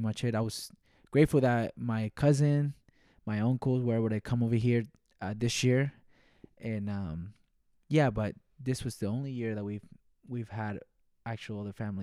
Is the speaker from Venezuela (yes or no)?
yes; Venezuela; also born or lived in New York, United States; I was born here, but I was raised in Venezuela.